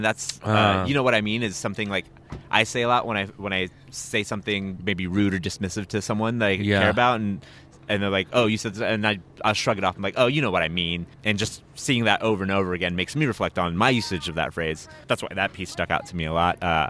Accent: Stockton, California, United States; also born or lived in Fiji; now in Las Vegas, United States; I was in the Bay Area. I'm from Northern California. Raised in Northern California in a wonderful city called Stockton.

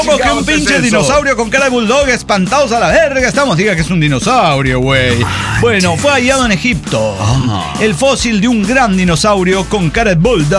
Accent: Mexico; now in United States; ese producto no está disponible en mi país porque es que soy mexicano, pero estoy en el gringo

